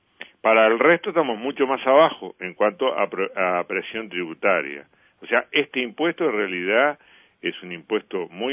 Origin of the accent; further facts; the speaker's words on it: Uruguay; Eso lo tendremos que examinar, lo tendremos que examinar como uruguayos